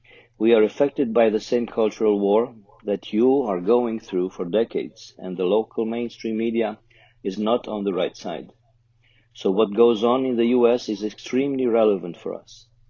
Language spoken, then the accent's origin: English; Romania; I'm from Romania and a fan of your podcast. I'm close to your age, so I've experienced life under a communist regime.